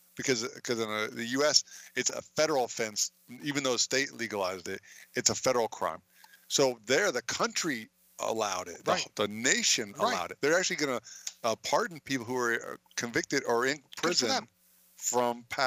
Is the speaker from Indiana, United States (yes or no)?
yes; Indiana, United States; Because I might shoot the ball. I mean, I'm from Indiana.